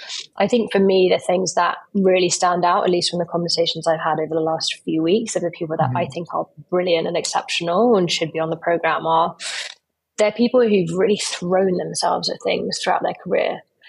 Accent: United Kingdom; as a Brit, I've born here, spent my life here, I've lived abroad a lot

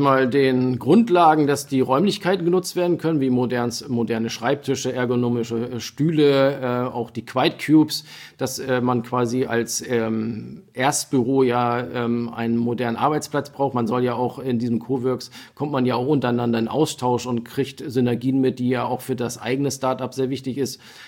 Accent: Lübeck, Schleswig-Holstein, Germany; born there; now in Ludwigslust, Germany; ich zum Beispiel bin auch Zugezogener, ich bin seit 2000 in Ludwigslust, habe in Rostock studiert, bin aber gebürtiger Lübecker.

